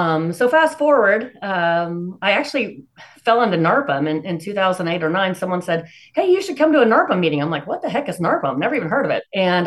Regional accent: Texas, United States; now in Plano, United States; I was born and raised in Texas and actually came to Dallas from San Antonio.

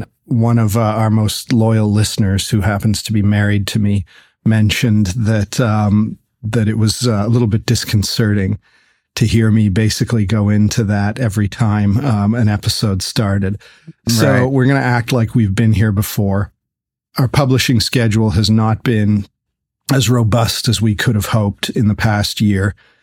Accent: Canada; moved away as an adult; So I'm Canadian. I grew up in Canada and spent my whole life in Canada until age 31.

